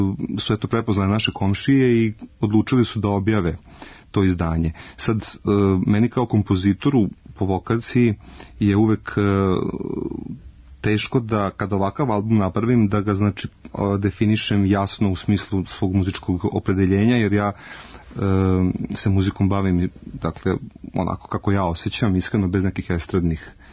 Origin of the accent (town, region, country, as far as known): Serbia